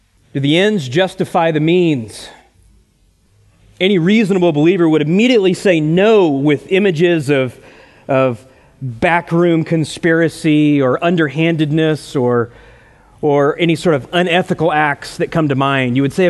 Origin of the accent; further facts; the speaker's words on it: Texas, United States; Born and raised in Texas, we watch the Dallas Cowboys, we're Christians.